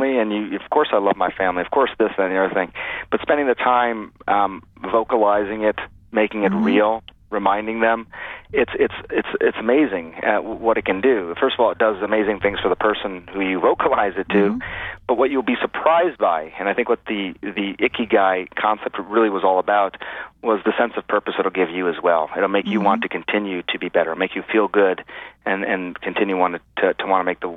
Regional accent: United States; I'm Indian American, and my parents, you know, are immigrants to this country

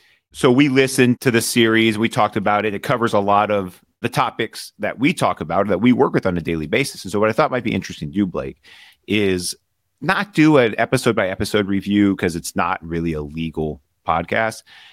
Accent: Arlington, Texas, United States; I grew up in Arlington. I went to high school in Fort Worth.

